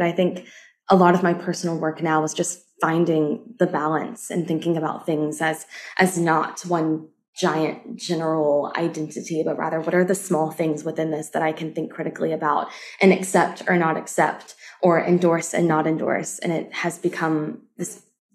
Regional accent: the South, United States; growing up in the South, and having just this, you know, my community told me to believe this, and so I chose to believe it.

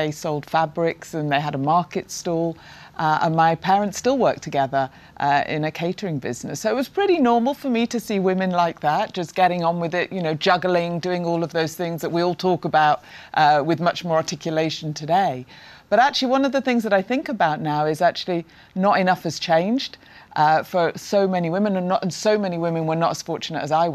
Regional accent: Prestwich, North West England, United Kingdom; I grew up in the north of England, in Prestwich, Manchester.

